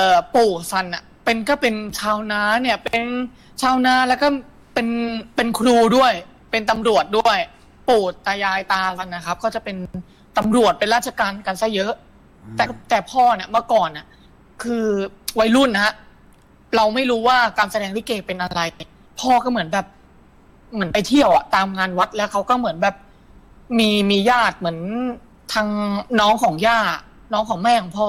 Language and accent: Thai; Chai Nat, Thailand; also born or lived in Bangkok; แต่เกิดผมเกิดกรุงเทพสร้างเกิดกรุงเทพครับแล้วก็ครอบครัวคือพ่อเป็นคนราชบุรีครับแล้วก็มาทำธุรกิจแล้วก็คุณยายมาอยู่ที่ชัยนาทก็เลยเรียนหนังสือที่ชัยนาทมายาวเลยครับก็เป็นคนที่ชัย